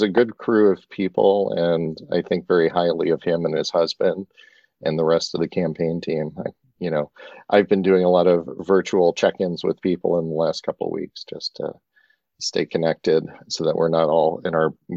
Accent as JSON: {"language": "English", "town": "Washington", "region": "District of Columbia", "country": "United States", "tie": "born or raised there", "said": "I live and work in Washington, D.C., which happens to be my hometown."}